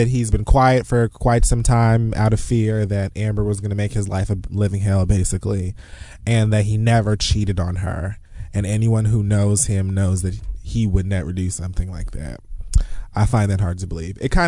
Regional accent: Jamaica; And I'm fucking Jamaican.

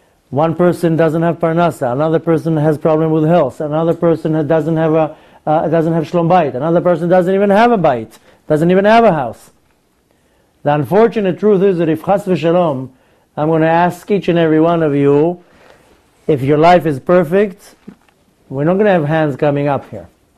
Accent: Israel; now in United States; But in Israel, I grew up in Israel, they make a big deal out of the Holocaust.

